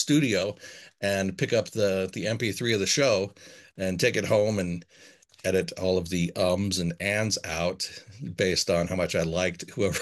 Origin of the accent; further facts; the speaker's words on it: Utah, United States; By way of background, I was raised here in the Salt Lake Valley.